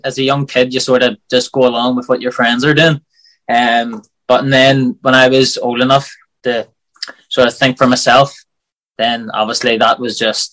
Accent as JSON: {"language": "English", "town": "Belfast", "region": "Northern Ireland", "country": "United Kingdom", "tie": "born or raised there", "said": "Belfast was mad. So it was, there was a lot of trouble and everything growing up."}